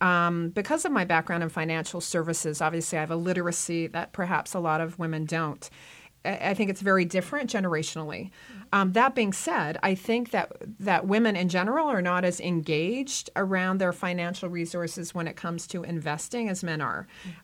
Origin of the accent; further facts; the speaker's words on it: Park City, Utah, United States; we're very lucky here in Park City, which is my hometown